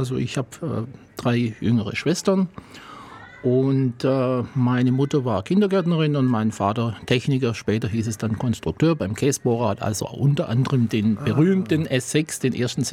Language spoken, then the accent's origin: German; Herrlingen, Baden-Württemberg, Germany; ich bin in Herrlingen zur Welt gekommen, eine Hausgeburt, gab es damals noch viele und bin auch in Herrlingen aufgewachsen und habe da bis kurz nach meiner Hochzeit da gewohnt. Also zwar nicht die ganze Zeit bei meinen Eltern, aber immerhin draußen in Herrlingen.